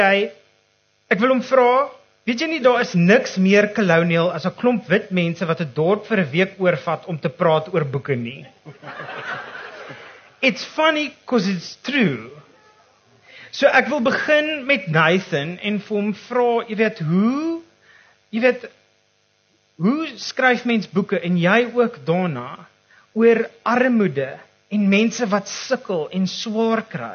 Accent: Johannesburg, Gauteng, South Africa; now in Stellenbosch, South Africa; ek as 'n transplante Joburger voel ek kan dit as 'n topic aanroer omdat ek hier aanland

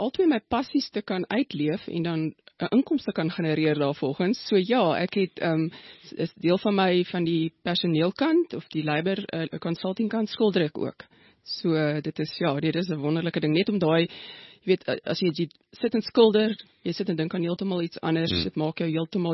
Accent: Strand, Western Cape, South Africa; also born or lived in Pretoria; ek is in Pretoria gebore, maar ons het, is toe in die strand het ek groot geword, in Prachtig. Kaap. Daar het ek so met standaard 5 en vandag se graad 7, en toe is my pa weer terug verplaas Pretoria toe. En ek het in Pretoria gematrikuleer

